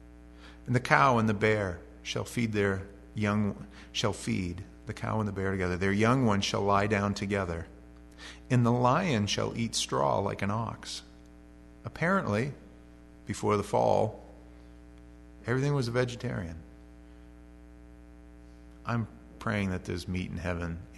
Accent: East Millinocket, Maine, United States; We grew up in East Millinocket. I'm 40, almost 41.

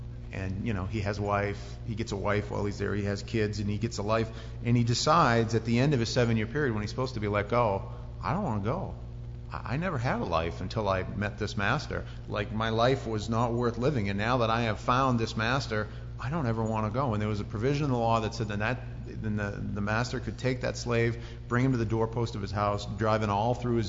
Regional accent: Maine, United States; And I was from Maine. I grew up in Maine, and then I remember moving down there.

